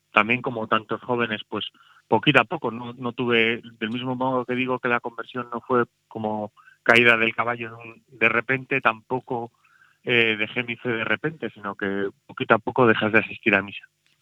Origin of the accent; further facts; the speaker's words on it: Santander, Cantabria, Spain; born there; mi formación en Santander nací, aunque mi padre es segoviano y la familia de mi padre es segoviana.